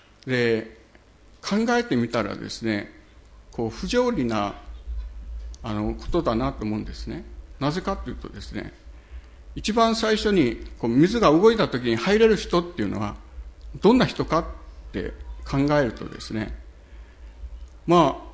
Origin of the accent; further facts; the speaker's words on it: Saga, Japan; 九州の佐賀県で生まれ、そこで育って、で、九州の山、まあ、阿蘇とか九十とか、まあ、大体の山をこう登っていきました。